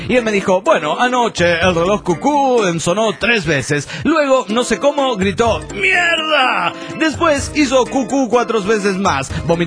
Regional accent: Costa Rica; Hola, ¿qué tal? … de Costa Rica.

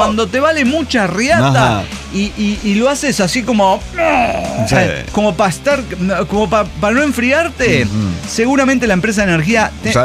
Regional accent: Chile; no es tan malo como mi español tratándose de que soy chilena

